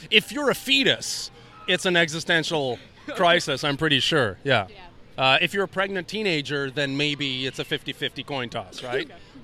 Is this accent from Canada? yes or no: yes; Canada; I am Canadian